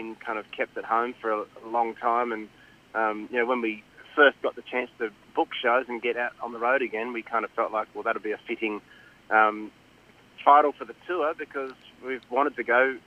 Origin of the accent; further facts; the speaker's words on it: New South Wales, Australia; I'm like a surrogate West Australian, but I'm from New South Wales.